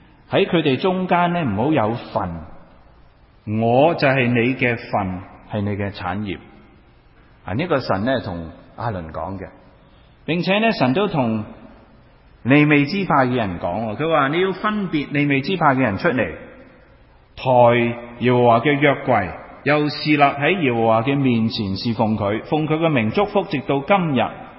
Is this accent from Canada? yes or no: no; Hong Kong; 这个心态是我初初由香港移民过来的时候的心态。我在香港的时候住了太多年的高层大厦了。